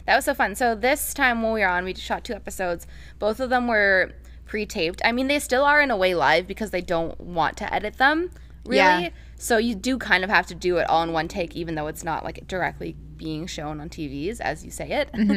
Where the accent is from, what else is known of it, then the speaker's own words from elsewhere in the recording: Canada; because getting on U.S. television is like a big deal because we are from Canada.